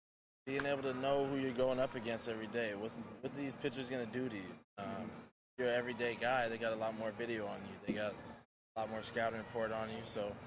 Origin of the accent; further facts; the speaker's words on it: California, United States; I am. I'm born and raised in the Bay Area, in the East Bay, so it's been amazing to play in the ballpark I grew up going to.